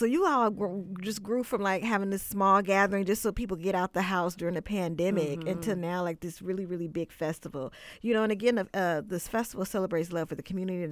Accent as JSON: {"language": "English", "town": "Oakland", "region": "California", "country": "United States", "tie": "born or raised there", "said": "I grew up in East Oakland. I would hear like, don't go to the mission because the mission's rough. And I grew up in East Oakland."}